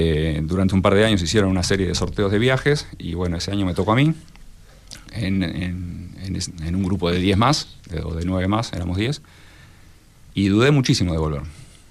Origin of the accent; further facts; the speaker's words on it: Argentina; Malvina somos los argentinos.